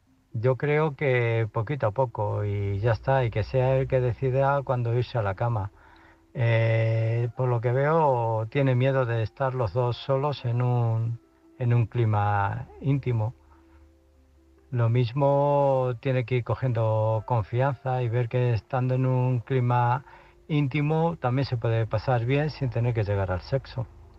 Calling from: Illescas, Castilla-La Mancha, Spain; de Illescas.

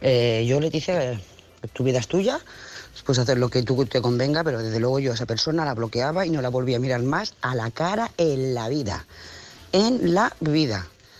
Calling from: Lloret de Mar, Catalonia, Spain; de Lloret de Mar.

